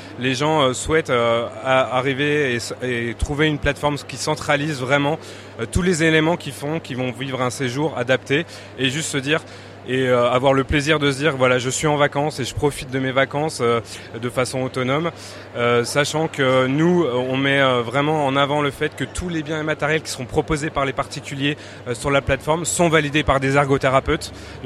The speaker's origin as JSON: {"language": "French", "town": "Dijon", "region": "Bourgogne-Franche-Comté", "country": "France", "said": "Alors, nous, on est de Dijon, et ça on le revendique, on est de Bourgogne."}